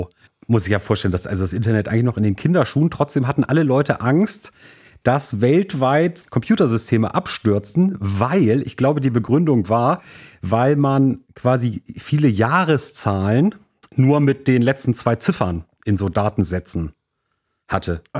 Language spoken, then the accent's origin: German; Hamburg, Germany; ich bin zum Beispiel aufgewachsen in Hamburg in den 90ern in direkter Nähe zu einem Blumengeschäft, das Blume 2000 hieß.